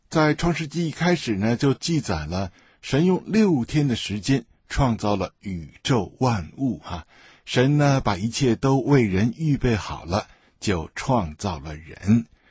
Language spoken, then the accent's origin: Chinese; Beijing, China; now in Australia; 我自己呢是在北京出生北京长大的，所以我对自己的同胞呢也有一份特别的感情。后来呢1989年的时候，我有机会来到澳大利亚，在这边呢受了神学的训练。